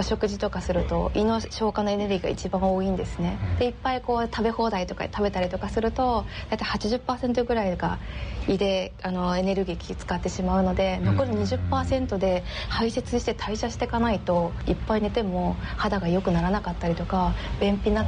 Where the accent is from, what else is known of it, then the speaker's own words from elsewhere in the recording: Niigata, Japan; 地元新潟というのもあるんですけれど